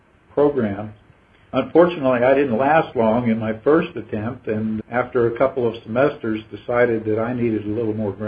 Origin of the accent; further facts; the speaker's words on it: Morgantown, West Virginia, United States; I grew up in West Virginia and grew up in a college town in Morgantown, West Virginia.